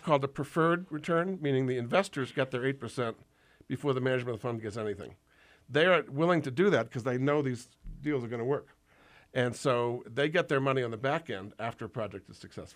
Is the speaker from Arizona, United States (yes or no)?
no; New York, United States; I mean, I'm from New York, and I happen to live in Westchester County